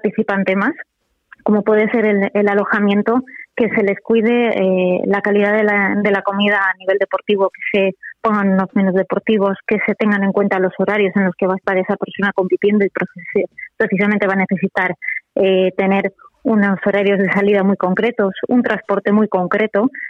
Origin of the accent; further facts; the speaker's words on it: Valencian Community, Spain; tenemos la oportunidad de como valencianos, que bien has dicho, estar dentro de otros eventos deportivos